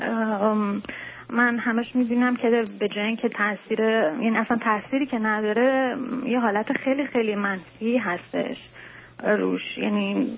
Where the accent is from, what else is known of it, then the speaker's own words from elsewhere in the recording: Iran; now in Canada; ما حدوداً 1 سال و نیم هستش که از ایران اومدیم